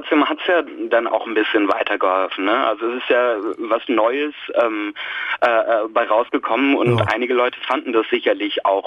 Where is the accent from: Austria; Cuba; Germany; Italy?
Germany; Oldenburg, Lower Saxony; Aber wir haben hier in Oldenburg, wo ich herkomme